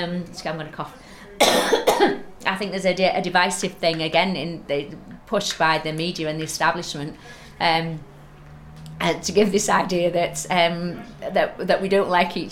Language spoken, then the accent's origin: English; England, United Kingdom; born there; now in Scotland; I think both Carl and I are English-born Scots